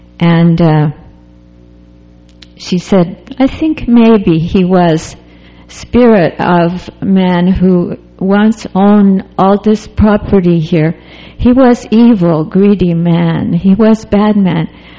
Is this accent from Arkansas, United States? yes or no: yes; Arkansas, United States; Because I grew up in Arkansas in the hills, and we had so many poison snakes, and all you did was kill them.